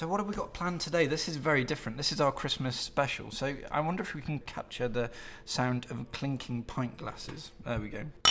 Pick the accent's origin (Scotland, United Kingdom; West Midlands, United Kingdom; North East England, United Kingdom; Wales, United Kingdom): West Midlands, United Kingdom; now in London, United Kingdom; I live with my wife and son in West London. I'm from Staffordshire originally, which is a little county right in the middle of England.